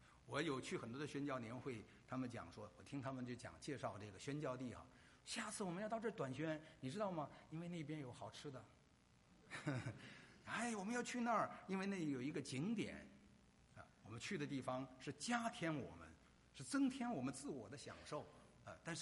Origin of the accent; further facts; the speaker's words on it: Hong Kong; 他是从大陆来，我是香港的